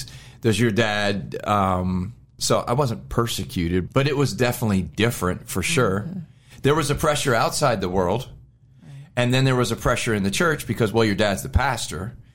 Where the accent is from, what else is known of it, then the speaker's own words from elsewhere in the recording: New Jersey, United States; also born or lived in Baltimore; So I was born in Baltimore, Maryland. I don't remember that part of the journey. I do remember being a young kid in South Jersey.